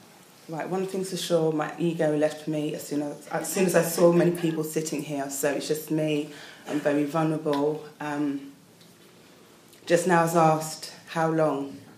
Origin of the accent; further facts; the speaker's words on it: Coventry, West Midlands, United Kingdom; born there; now in London, United Kingdom; I was born in Coventry, by the way, as well. So I'd left there, come to London, and I've always wanted to be in London